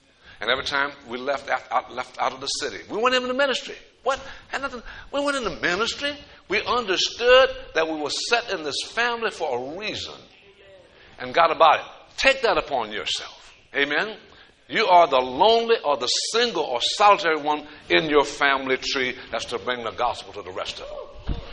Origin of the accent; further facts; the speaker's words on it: Donaldsonville, Louisiana, United States; From my hometown of Donaldsonville, Louisiana, to the Gulf of Mexico, the longest street in the world.